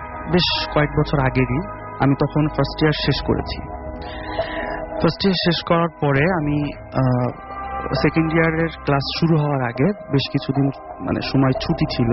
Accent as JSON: {"language": "Bangla", "town": "Satkhira", "region": "Khulna Division", "country": "Bangladesh", "tie": "born or raised there", "lives_now": "Dhaka, Bangladesh", "said": "আমি আমার হোমটাউন সাতক্ষীরা এবং ঢাকাতে থাকছি।"}